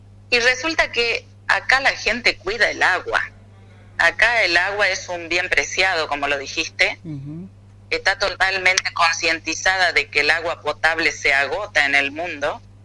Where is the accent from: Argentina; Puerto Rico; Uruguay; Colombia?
Argentina; Tartagal, Salta; Yo llego y, como buena chaqueña tartagalense, entro al baño y me quedo una hora bañándome